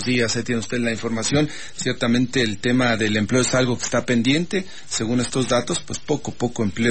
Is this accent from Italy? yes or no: no; Mexico; la necesidad que tenemos como mexicanos de poder tener un empleo debidamente formal